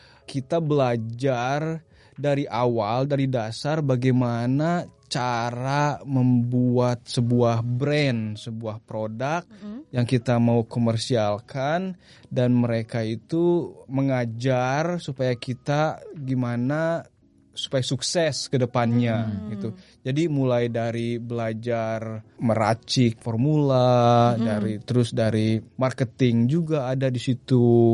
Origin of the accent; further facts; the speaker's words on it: Bandung, West Java, Indonesia; Kalau ini Bandung, saya asal Bandung